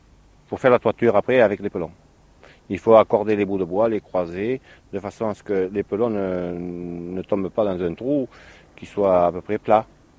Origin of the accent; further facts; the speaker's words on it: Chourgnac, Nouvelle-Aquitaine, France; Affirmatif, je suis des Chourgnacs, oui.